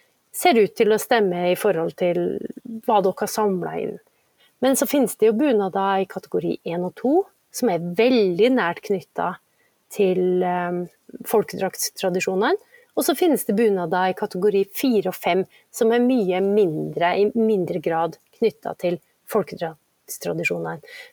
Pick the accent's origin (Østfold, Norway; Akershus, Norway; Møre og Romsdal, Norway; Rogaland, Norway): Møre og Romsdal, Norway; Rindal; For eksempel i min hjemkommune da, der jeg kommer fra, så Rindalsbunaden ble utviklet